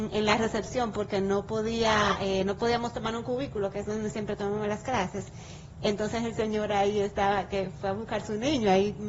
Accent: Bonao, Monseñor Nouel, Dominican Republic; yo desde pequeña, yo soy de Bonao y estudié en un colegio que le daba mucha importancia a lo que es el arte y la música, la pintura.

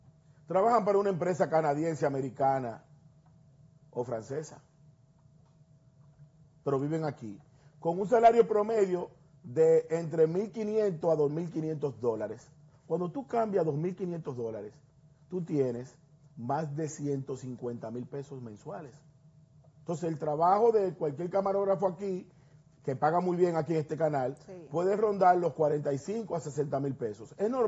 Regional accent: Dominican Republic; moved away as an adult; now in Mexico; soy dominicano. Trabajo con una empresa norteamericana, pero vivo en México.

